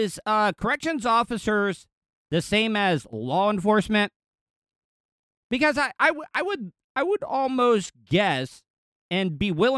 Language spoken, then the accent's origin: English; the South, United States; Look, I've never known any in the Klan, but I grew up in the South.